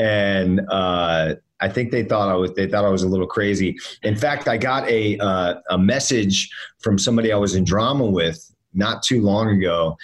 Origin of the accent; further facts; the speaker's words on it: Miami, Florida, United States; also born or lived in Northern Virginia; so that's why I grew up down in Miami, living in Miami. But I spent all my summers and winters up in the Northern Virginia area, you know, DC.